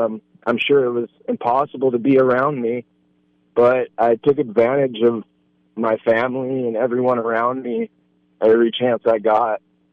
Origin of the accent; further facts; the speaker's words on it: Bismarck, North Dakota, United States; Yeah, I was born and raised in South Bismarck.